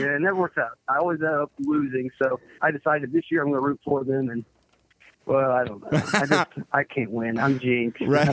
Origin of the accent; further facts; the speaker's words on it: Ohio, United States; but I grew up in Ohio, and where I was, there was no NASCAR fans